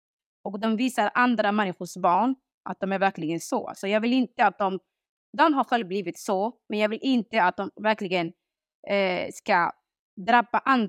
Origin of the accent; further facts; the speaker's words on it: Somalia; Nej, jag är stolt över att jag är Somalia och jag är från Somalia.